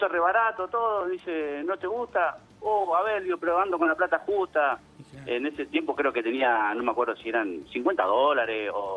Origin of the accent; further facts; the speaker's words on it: Henderson, Buenos Aires Province, Argentina; Yo soy de Henderson, provincia de Buenos Aires.